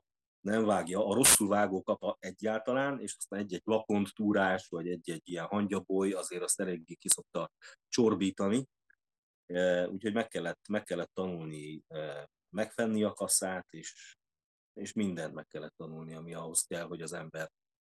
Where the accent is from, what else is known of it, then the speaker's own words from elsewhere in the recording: Kilyénfalva, Harghita, Romania; én úgy vagyok Gyergyószentmiklós, hogy tulajdonképpen Gyergyószentmiklós mellett származom Kiénfalváról, és hát a szüleim mai napig mind a mellett félig értelmiségi család azért a tradicionális földművelési és állattenyésztési munkálatokat azért végezgeti